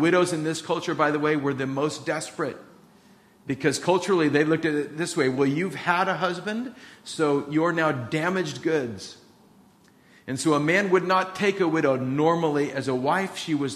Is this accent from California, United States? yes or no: yes; California, United States; I come from Orange County, got saved at Calvary Chapel Costa Mesa, a church of 20,000 people.